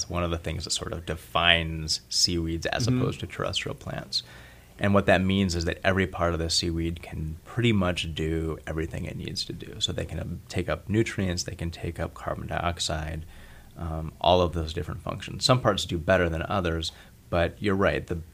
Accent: Petersburg, Alaska, United States; You know, I grew up in Petersburg, and turning over rocks and trying to figure out what was there.

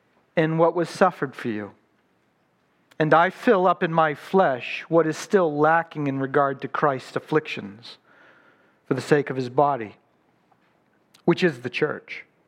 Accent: Boston, Massachusetts, United States; I grew up in the Boston area during the 80s

